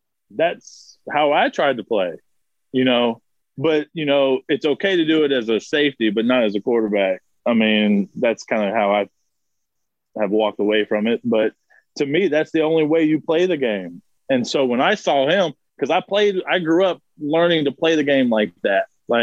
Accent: Texas, United States; I mean, I'm from South Texas.

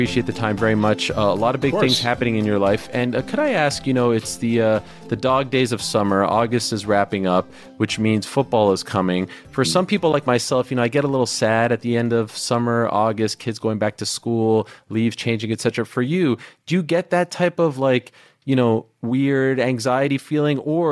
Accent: Montreal, Quebec, Canada; I'm living in Montreal, growing up in Montreal.

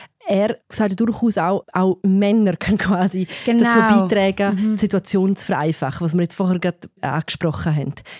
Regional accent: Graubünden, Switzerland; Wir sind beide in Graubünden in einem Dorf aufgewachsen

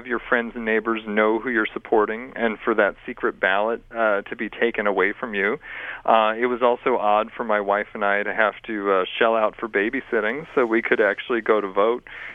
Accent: Omaha, Nebraska, United States; also born or lived in Boston / California; I grew up in Omaha, Nebraska. When I went to college, I was in Boston. And then I did a lot of my training in California. So I was in the Bay Area for 12 years before moving to Iowa.

